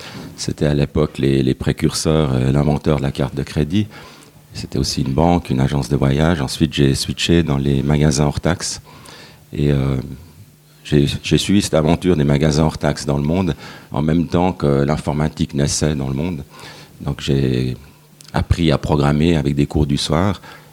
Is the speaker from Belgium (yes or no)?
no; Geneva, Switzerland; born there; J'ai 10 ans. Je suis né à Genève par le hasard des voyages de mon père, qui était directeur technique d'Air India.